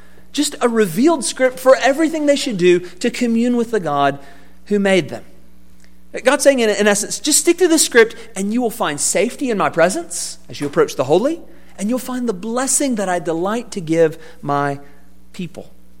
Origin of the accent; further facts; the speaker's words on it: Georgia, United States; Even coached for a little while in my hometown in South Georgia.